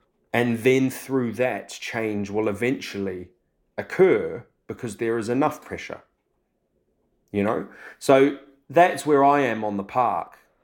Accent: New Zealand; And I'm from New Zealand

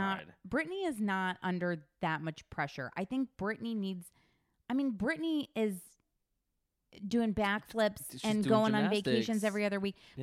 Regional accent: United States; But I'm too earnest. I'm too loud. I'm too American.

